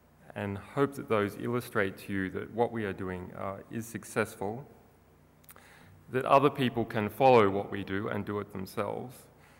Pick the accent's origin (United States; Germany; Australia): Australia; as an Australian investigative journalist